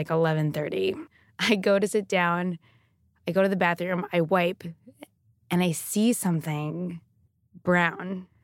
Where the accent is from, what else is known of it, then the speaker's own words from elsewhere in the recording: Long Island, New York, United States; I grew up in the New York City suburbs on Long Island.